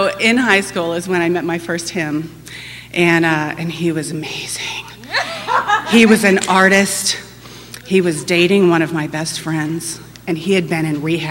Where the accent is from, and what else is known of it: Texas, United States; born or raised there